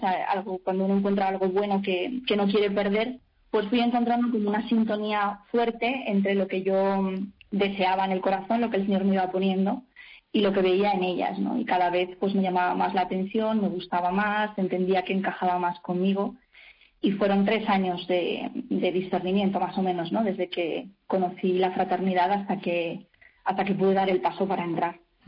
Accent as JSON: {"language": "Spanish", "town": "Castellón de la Plana", "region": "Valencian Community", "country": "Spain", "said": "tengo 32 años y soy de Castellón de la Plana. Y hace 12 años entré en la Fraternidad Seglar en el Corazón de Cristo."}